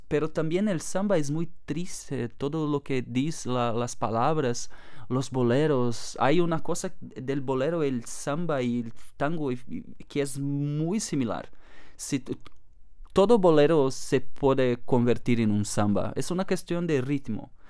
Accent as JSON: {"language": "Spanish", "region": "South Brazil", "country": "Brazil", "second_language": "Spanish", "said": "Yo soy del sur de Brasil, entonces es un sitio frío. Tenemos mucha relación con la cultura uruguaya y argentina."}